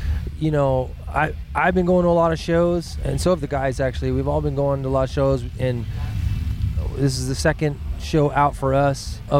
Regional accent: Hamilton, Ontario, Canada; I'm from Hamilton, which is a steel town. So a lot of music, hot rods, you know, bar fights, blue collar, right?

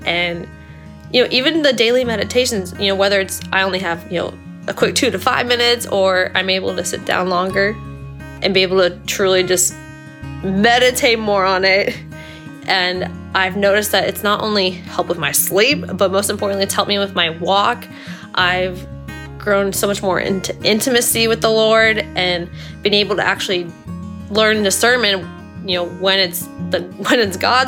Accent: San Diego, California, United States; I am from San Diego, California

